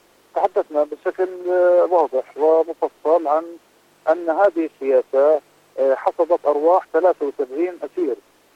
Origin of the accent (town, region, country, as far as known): Palestine